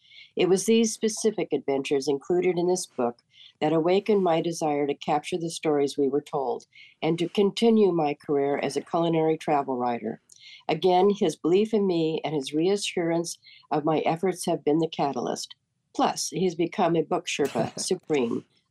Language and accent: English; California, United States; I actually was wanting to take some cooking classes here in my hometown in California